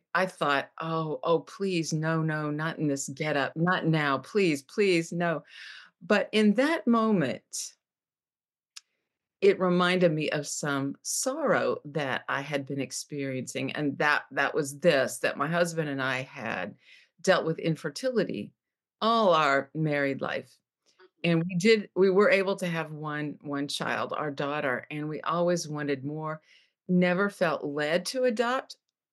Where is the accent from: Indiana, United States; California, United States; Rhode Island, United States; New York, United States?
Indiana, United States; Bluffton; It was at the street fair in my hometown of Bluffton, Indiana.